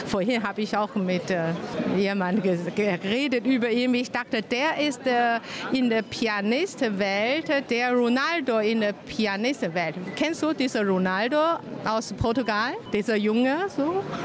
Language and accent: German; China; ich bin auch selber Chinesin.